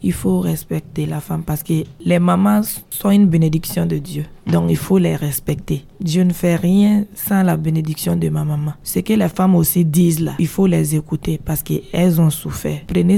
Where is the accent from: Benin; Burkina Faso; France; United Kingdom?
Burkina Faso; Niangoloko, Cascades; Je suis de Niangoloko. Mes parents sont à Niangoloko.